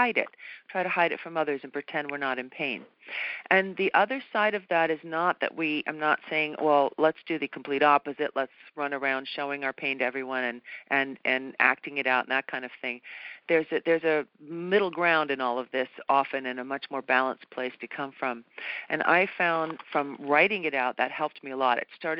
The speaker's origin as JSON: {"language": "English", "region": "New England", "country": "United States", "said": "I was brought up, I'm from New England originally, and you're not supposed to see pain, know about pain, talk about pain, show your pain."}